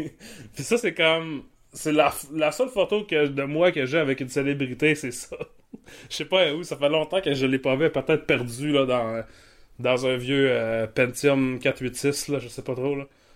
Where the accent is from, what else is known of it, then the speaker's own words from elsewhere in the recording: Saguenay, Quebec, Canada; Quand j'étais ado, au Saguenay